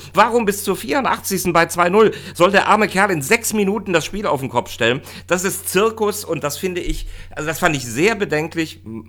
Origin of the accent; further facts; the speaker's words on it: Rhineland, Germany; also zumindest für mich als Rheinländer